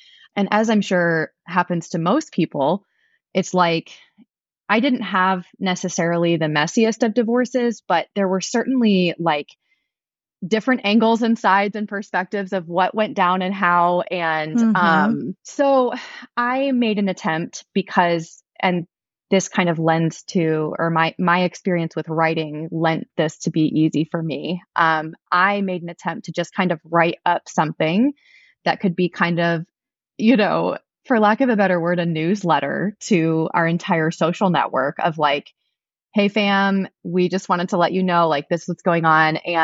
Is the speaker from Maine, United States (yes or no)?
no; Columbus, Ohio, United States; I am from Columbus, Ohio.